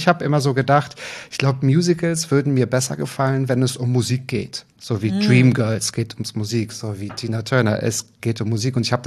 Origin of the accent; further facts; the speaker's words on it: Berlin, Germany; Nein, ich komme aus Berlin.